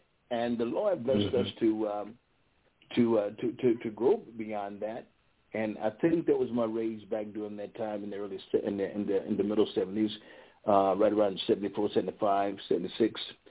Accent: Paris, Texas, United States; Being raised the way I was raised in Paris, Texas, with the mother that left us in 1969

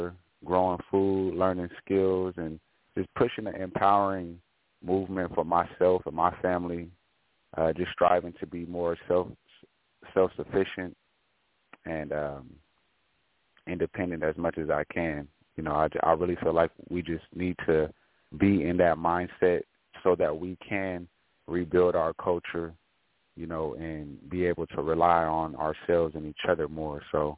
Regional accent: Sacramento, California, United States; also born or lived in Oakland; So, again … I'm from Sacramento, California, born and raised here. I only left one time to go to college and play basketball. I went to Oakland

